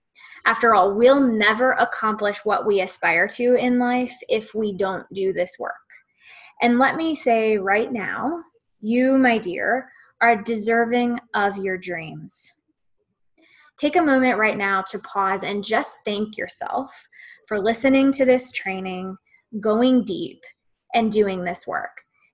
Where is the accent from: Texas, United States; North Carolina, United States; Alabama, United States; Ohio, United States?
North Carolina, United States; Charlotte; now in London, United Kingdom; I'm originally from the United States, live in Charlotte, North Carolina, but am in London, England for a year